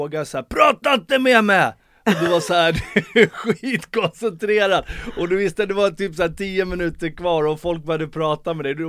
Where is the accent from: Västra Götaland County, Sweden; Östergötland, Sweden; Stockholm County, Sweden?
Stockholm County, Sweden; Farsta; also born or lived in Norsborg; jag växte ju upp i en av våra södra förorter, Farsta. Sen bodde jag i Norsborg också i många år, men jag växte upp i Farsta.